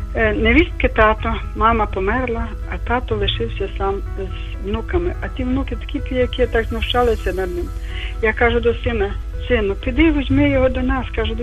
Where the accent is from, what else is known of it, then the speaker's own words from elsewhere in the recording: Lviv, Lviv Oblast, Ukraine; Ну, я зі Львова.